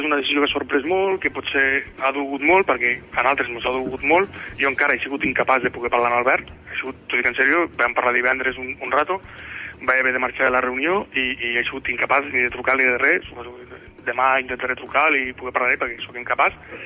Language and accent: Catalan; Flix, Catalonia, Spain; nosaltres som de Flix, coneixem la gent de Flix.